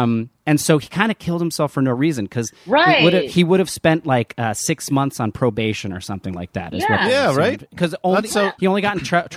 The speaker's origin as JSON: {"language": "English", "region": "New Jersey", "country": "United States", "tie": "born or raised there", "said": "But my dad, I grew up in New Jersey, and my dad lived in Michigan, Sherry."}